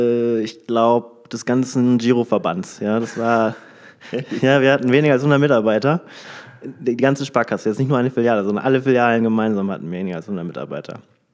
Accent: North Rhine-Westphalia, Germany; now in Düsseldorf, Germany; Also ich komme aus einem ganz, ganz kleinen Kuhdorf am linken Niederrhein, aus Fährth. Und mittlerweile hat es mich in die große, weite Welt getrieben, 40 Kilometer weiter nach Düsseldorf.

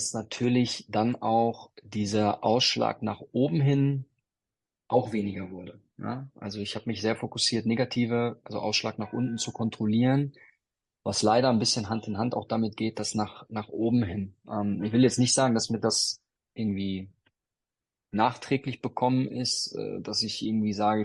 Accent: North Rhine-Westphalia, Germany; Ich bin in Westfalen groß geworden

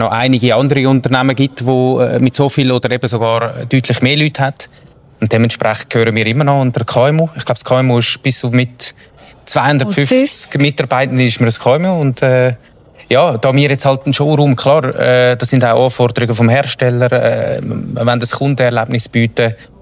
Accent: Zurich, Switzerland; ich bin im Zürich Unterland aufgewachsen, nicht in der Stadt, auch wenn ich schon früh dann immer wieder ein bisschen mit der Stadt in der Stadt gewesen bin.

